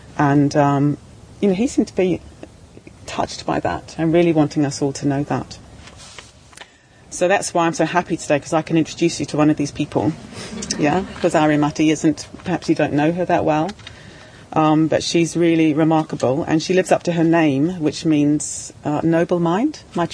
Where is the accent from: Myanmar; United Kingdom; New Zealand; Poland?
New Zealand; I'm from New Zealand. I'm 20 years younger, more or less, than Aryamati.